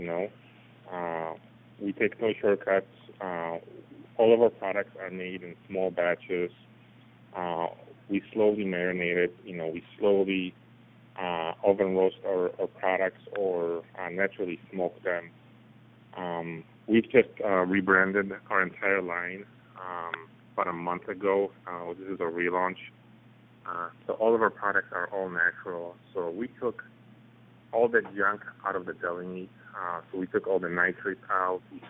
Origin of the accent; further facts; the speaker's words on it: Poland; now in United States; So both Michael and I, we grew up in Poland on a farm. Or parents were farmers, or grandparents were farmers.